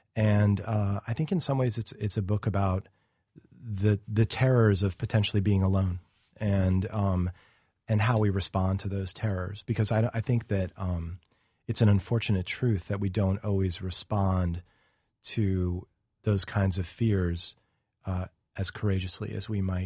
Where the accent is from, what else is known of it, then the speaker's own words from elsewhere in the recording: New York, United States; And then, you know, as a New Yorker, gone south to, learn about a city in a newsroom of very committed, very smart people.